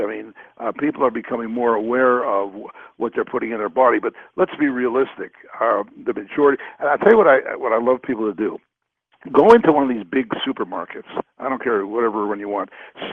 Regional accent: Canada; I was brought up in Canada, you know, cold climate, and in the winter, we were given fish liver oil.

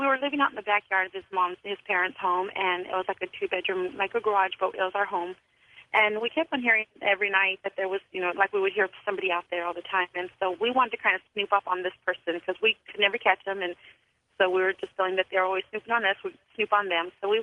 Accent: Fresno, California, United States; I'm from Fresno, California.

